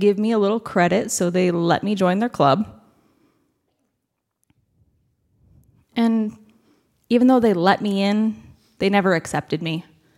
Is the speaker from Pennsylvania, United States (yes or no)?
yes; Philadelphia, Pennsylvania, United States; I'm from Philly, born and raised. And in that area, not many people signed.